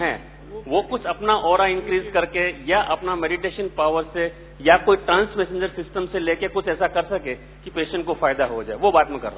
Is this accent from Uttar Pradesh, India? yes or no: no; Mumbai, Maharashtra, India; मैं मुंबई से हूँ.